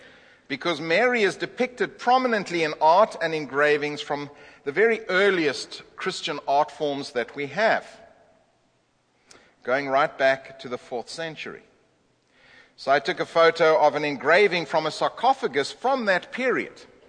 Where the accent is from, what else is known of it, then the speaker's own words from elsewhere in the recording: South Africa; moved away; because I came from South Africa. I'd never heard it before